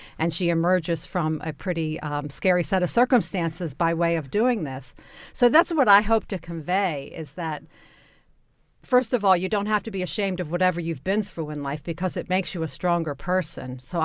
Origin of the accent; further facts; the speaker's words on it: Catonsville, Maryland, United States; being a kid from a broken home who was actually from the suburbs. I grew up in Catonsville.